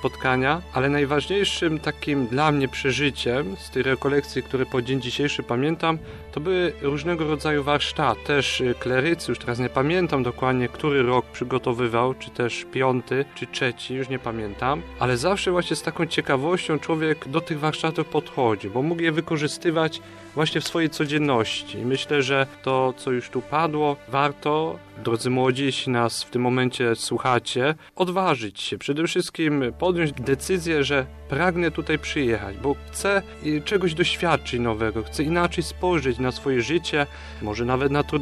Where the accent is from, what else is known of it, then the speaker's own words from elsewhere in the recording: Ostrów Wielkopolski, Greater Poland Voivodeship, Poland; Pochodzę z Ostrowa Wielkopolskiego